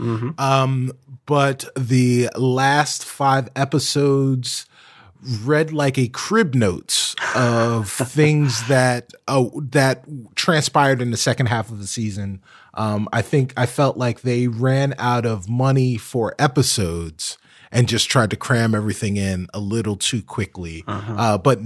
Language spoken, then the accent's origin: English; New York City, New York, United States; now in Chicago, United States; I am originally from New York, so I am a New Yorker, born and bred.